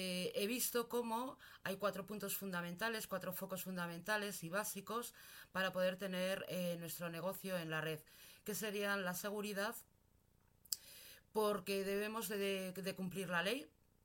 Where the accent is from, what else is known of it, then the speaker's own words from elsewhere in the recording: Pamplona, Navarre, Spain; soy de Pamplona.